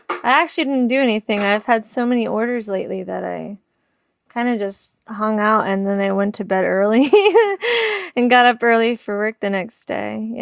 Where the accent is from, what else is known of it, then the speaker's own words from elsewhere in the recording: Hazlet, New Jersey, United States; also born or lived in East Windsor, United States; I grew up in New Jersey. I grew up in Hazlet, New Jersey, and then I lived in East Windsor, New Jersey for a while.